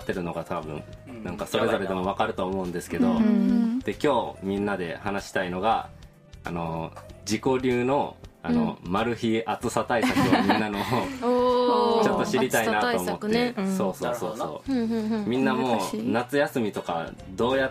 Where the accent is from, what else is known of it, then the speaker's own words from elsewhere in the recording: Okayama, Japan; 僕岡山県民です